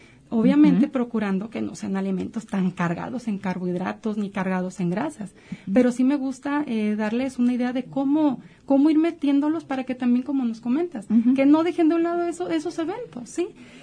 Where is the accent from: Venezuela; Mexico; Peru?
Mexico; Y como buenos mexicanos hay mucha comida